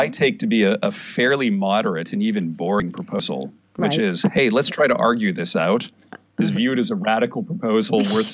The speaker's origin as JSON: {"language": "English", "country": "Canada", "moved": "yes", "lives_now": "United States", "said": "in a nation like the United States, where I'm an immigrant to, I'm Canadian, I came here in part because of its deep commitment to religious freedom"}